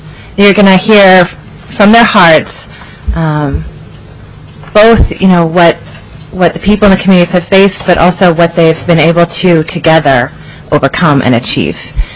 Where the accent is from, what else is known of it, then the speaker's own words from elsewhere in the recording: Fairbanks, Alaska, United States; from Fairbanks, Alaska.